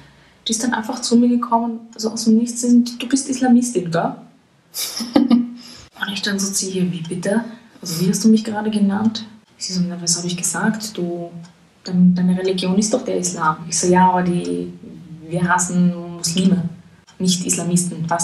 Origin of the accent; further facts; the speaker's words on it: Vienna, Austria; now in Berlin, Germany; bei uns in Wien